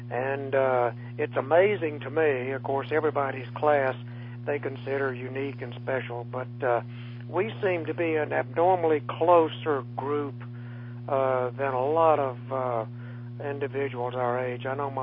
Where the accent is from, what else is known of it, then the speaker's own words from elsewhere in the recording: Pine Bluff, Arkansas, United States; born there; I was born in Pine Bluff, Arkansas. I guess back then it was about the third largest city in the state.